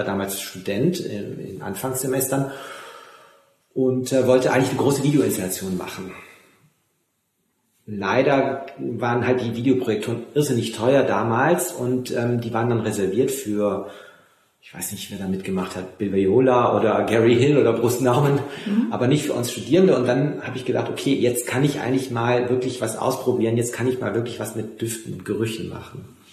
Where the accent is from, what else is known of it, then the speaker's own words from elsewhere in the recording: France; Aber ich bin ja auch in Frankreich aufgewachsen.